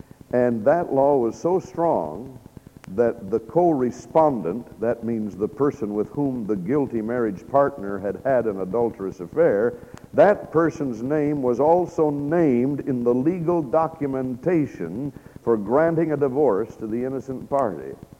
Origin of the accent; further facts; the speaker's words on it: Michigan, United States; By the way, I heard something interesting about some Christian students over in my home state of Michigan